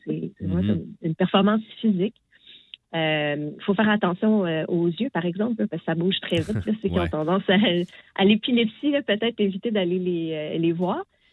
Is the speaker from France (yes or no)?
no; Rimouski, Quebec, Canada; born there; now in Montreal, Canada; j'ai joué à Rimouski, qui est ma ville natale, puis Montréal, qui est la ville où j'habite.